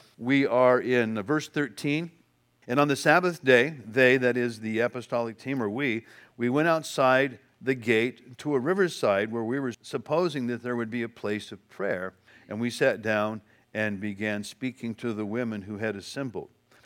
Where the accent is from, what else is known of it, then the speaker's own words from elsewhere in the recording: Ceres, California, United States; born there; also born or lived in Bakersfield; I was born in Ceres. I don't have any consciousness of Ceres, but we lived 1 year in Bakersfield.